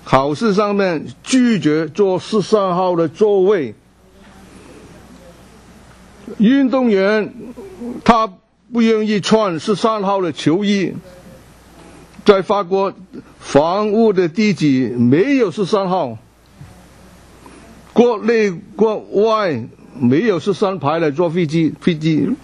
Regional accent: China; 我们中国人很喜欢13

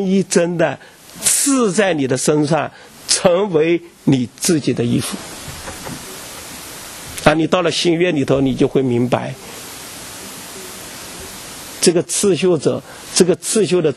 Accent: Suzhou, Jiangsu, China; born there; 我是出生在江苏那边哈，江苏那边有个市，有个地区叫苏州

